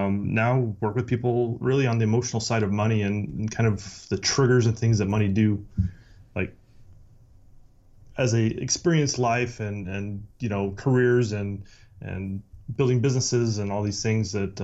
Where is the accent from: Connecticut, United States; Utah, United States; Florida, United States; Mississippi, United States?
Utah, United States; So I grew up in Utah.